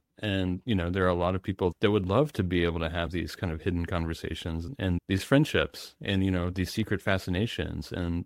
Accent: Midwest, United States; I grew up in the Midwest.

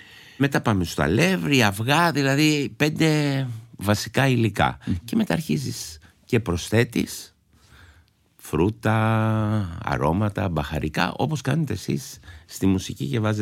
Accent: Istanbul, Turkey; λόγω που μεγάλωσα και στην Κωνσταντινούπολη

